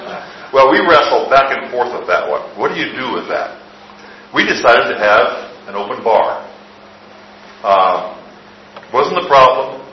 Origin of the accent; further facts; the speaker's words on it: South Dakota, United States; I grew up in South Dakota. We hunt.